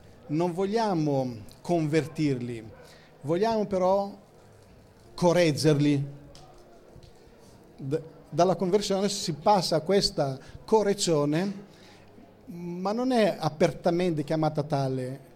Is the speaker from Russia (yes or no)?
no; Greece; non vi ho detto che io sono greco, ma ve lo dico adesso